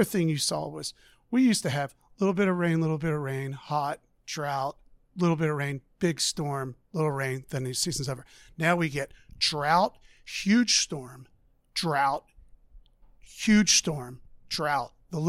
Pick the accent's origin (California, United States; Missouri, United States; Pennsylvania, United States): Pennsylvania, United States; Springfield; I grew up in Delaware County, Delco. Okay. Yeah, I'm a Delco kid. Springfield.